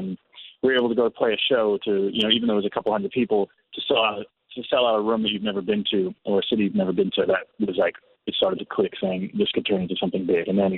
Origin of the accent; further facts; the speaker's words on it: South Africa; also born or lived in London, United Kingdom; now in Phoenix, United States; We moved to South Africa when we were two, and then we grew up in South Africa and moved to Phoenix, Arizona.